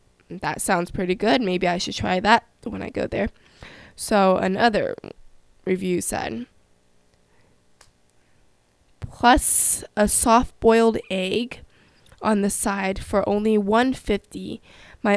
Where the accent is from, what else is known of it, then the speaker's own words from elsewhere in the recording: California, United States; it's located in the 626 area, if you guys ever heard of that, which I like to call it my hometown.